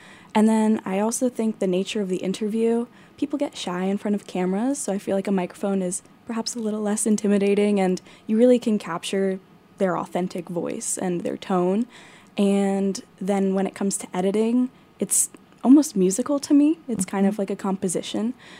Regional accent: New Jersey, United States; Yes, I'm from the East Coast, so big change for me.

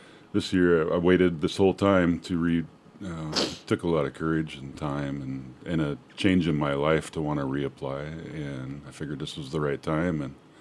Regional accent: Washington, United States; now in Alaska, United States; And I moved up here from Washington in 1991. Didn't really know anything about my culture.

